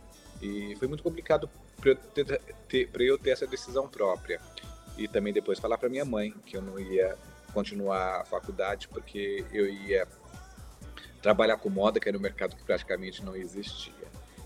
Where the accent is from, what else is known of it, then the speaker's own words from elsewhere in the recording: São Paulo, Brazil; also born or lived in Suzano; now in São José dos Campos, Brazil; Uma semana depois fui para São Paulo, passei a minha vida e a minha infância toda em São Paulo e vim para São José dos Campos bem jovem.